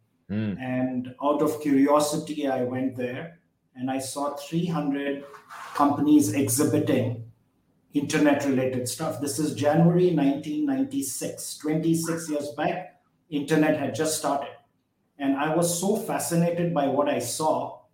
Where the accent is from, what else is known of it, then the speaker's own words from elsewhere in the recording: India; I'm originally from India